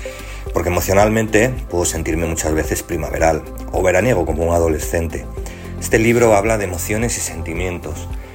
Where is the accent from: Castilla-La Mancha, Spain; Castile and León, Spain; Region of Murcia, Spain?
Castile and León, Spain; Ponferrada; nací y vivo en Ponferrada